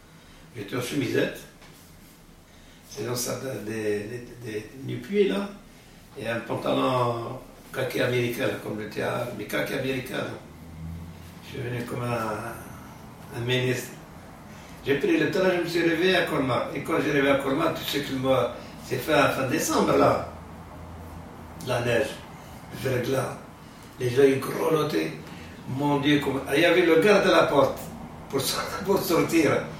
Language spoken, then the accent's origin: French; Algeria; je viens d'Algérie